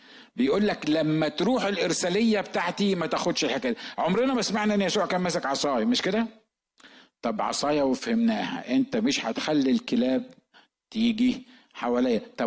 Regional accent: Upper Egypt, Egypt; وعارف الرجاله الكبار كده عندنا في الصعيد

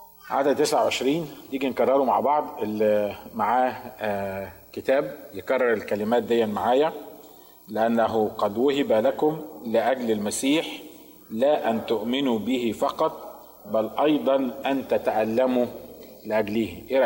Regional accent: Egypt; عندنا في مصر بنسميهم

